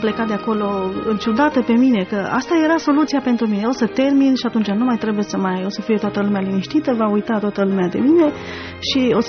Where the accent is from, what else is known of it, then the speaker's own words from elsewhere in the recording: Călărași, Călărași County, Romania; born there; M-am născut în Călăraș, județul Călăraș. Am 32 de ani, 3 copii, băieți toți.